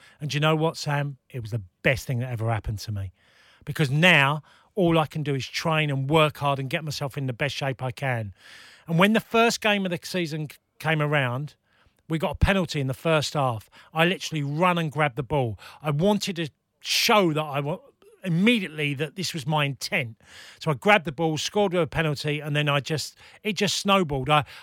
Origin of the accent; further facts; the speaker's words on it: Ireland; I'm talking an Englishman, well, I'm not an Englishman, an Irishman playing in a foreign country.